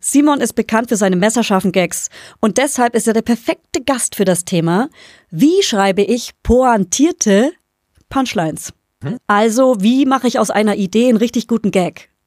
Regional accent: Hof, Bavaria, Germany; Ich komme aus in der Nähe von Hof, Oberfränkisch.

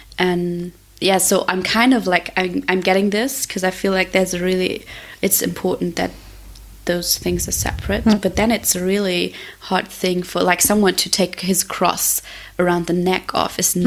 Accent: Germany; and then I am also in Berlin, because I'm from Germany.

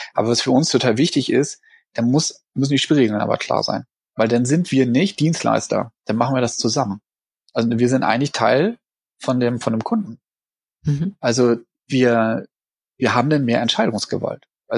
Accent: Berlin, Germany; also ich komme ja aus Berlin

